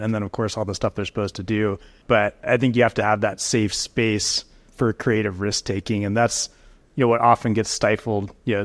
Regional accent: San Diego, California, United States; now in Jackson Hole, United States; I'm from San Diego. I'm a surfer. I came to Jackson Hole.

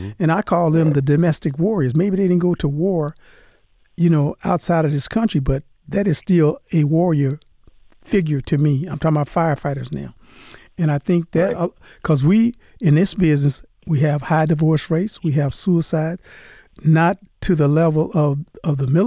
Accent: New Orleans, Louisiana, United States; the great state of Louisiana and my home state down there in New Orleans.

